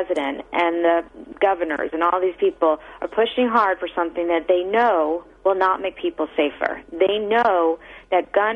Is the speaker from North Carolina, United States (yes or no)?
no; Baltimore, Maryland, United States; It's so great to be on the show in my hometown of Baltimore.